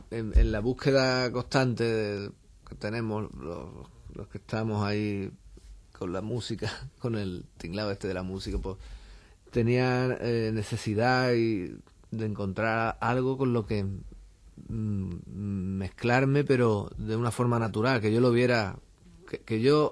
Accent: Ubrique, Andalusia, Spain; el inglés mío es de Ubrique

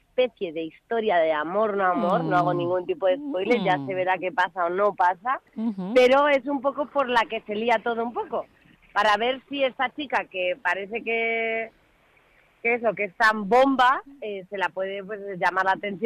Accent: Bilbao, Basque Country, Spain; also born or lived in Madrid; Bilbao, he dicho, madre mía, qué vergüenza, perdón, mi tierra. Yo soy madrileña vasca.

